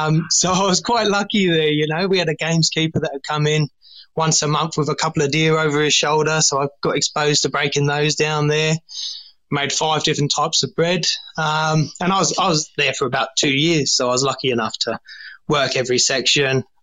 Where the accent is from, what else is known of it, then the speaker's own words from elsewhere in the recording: England, United Kingdom; growing up in England